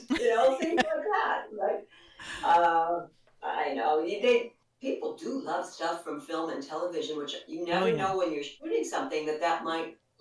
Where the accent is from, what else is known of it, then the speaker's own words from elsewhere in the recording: Midwest, United States; I was raised in the Midwest, as you know, and you are.